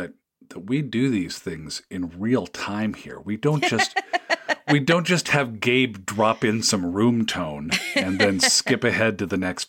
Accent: Seattle, Washington, United States; When I was a kid growing up in the Seattle area, we would do youth soccer exchanges with teams of other kids up in Canada.

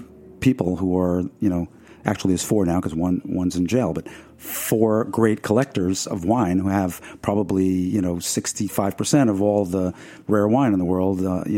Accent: Merrick, New York, United States; growing up in Merrick, Long Island, where I did.

